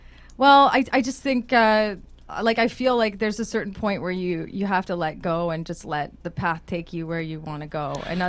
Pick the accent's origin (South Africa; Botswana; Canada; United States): Canada; Vancouver, British Columbia; I mean, I'm from Vancouver.